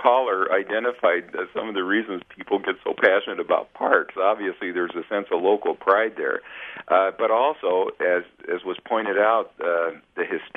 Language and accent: English; Iowa, United States; And in my home state of Iowa, which is about as classic of the misconception that the Midwest is flyover country as you can get